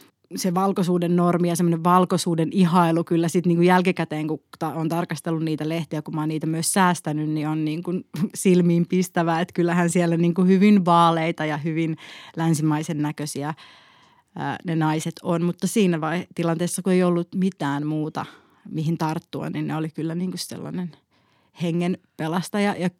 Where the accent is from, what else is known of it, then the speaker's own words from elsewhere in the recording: Vantaa, Uusimaa, Finland; Mä oon siis kotoisin Vantaalta